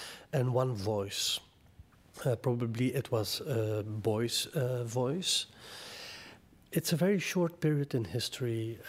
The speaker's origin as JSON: {"language": "English", "region": "Flanders", "country": "Belgium", "said": "well, we are from Europe, from Belgium, from Flanders"}